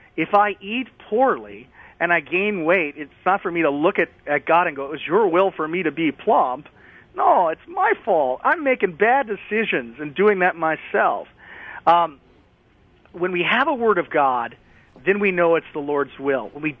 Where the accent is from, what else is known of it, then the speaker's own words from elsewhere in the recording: Louisiana, United States; Sometimes, I'm from Louisiana. I was interested in going back to Louisiana.